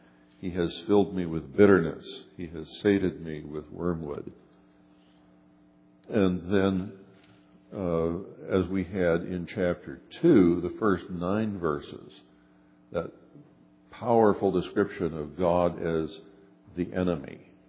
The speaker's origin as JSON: {"language": "English", "country": "United States", "said": "I am an American. You know, I don't think anybody ever thinks that I speak for all Americans when I say"}